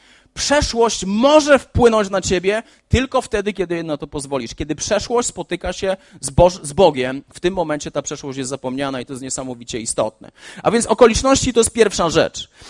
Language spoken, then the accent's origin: Polish; Olesno, Opole Voivodeship, Poland; Jestem z Olesna, to jest małe miasto, które się wyludnia. Tu nawet nie mieszka 10 tysięcy ludzi.